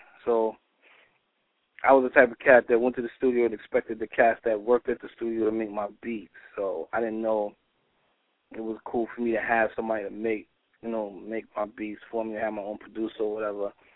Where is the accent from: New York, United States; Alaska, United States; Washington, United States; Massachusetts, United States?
New York, United States; New York City; Originally, I'm from Harlem. You know what I mean? From Harlem. St. Nicholas Projects.